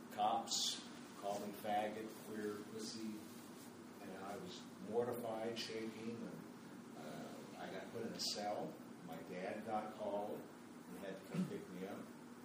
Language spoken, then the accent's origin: English; Kansas, United States; I'm from North County, and like Master Timothy, I came from Kansas.